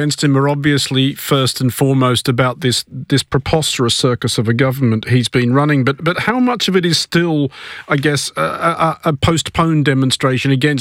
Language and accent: English; Australia; Because thinking as an Australian, it puts me in mind